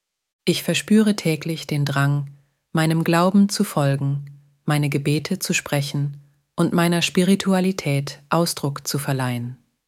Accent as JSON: {"language": "German", "region": "Burgenland", "country": "Austria", "tie": "born there", "said": "Als gebürtige Burgenländerin ist es immer noch kaum zu glauben"}